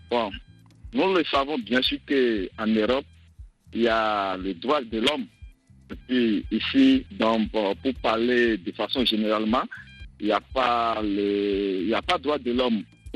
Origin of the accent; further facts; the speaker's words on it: Benin; moi, je suis béninois